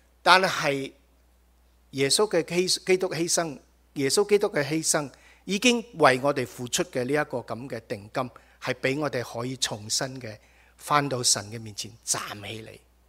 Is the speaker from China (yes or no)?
yes; China; 特别是我们中国人自惊的，后面讲坏话最喜欢，前面讲大家面对面讲不敢讲的，是吧？